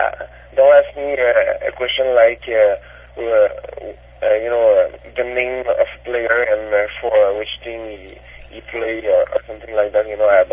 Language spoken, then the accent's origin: English; Canada; I'm a Canadian, I know, but I never watch a hockey game.